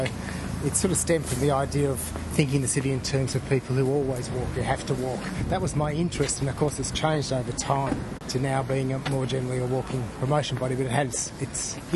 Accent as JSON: {"language": "English", "region": "East of England", "country": "United Kingdom", "tie": "born or raised there", "moved": "yes", "lives_now": "Australia", "said": "Yeah, yes, I was born in Essex."}